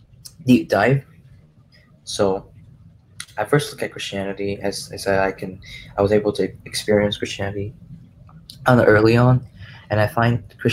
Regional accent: Taiwan; Well, growing up in Taiwan, we're mostly Buddhist and Taoist.

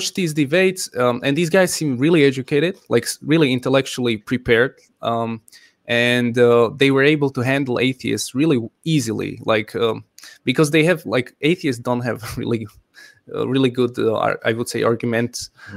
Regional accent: Slovakia; now in Czech Republic; So I live in the Czech Republic, but I'm technically from Slovakia. And 20 years ago, it was one country, Czechoslovakia.

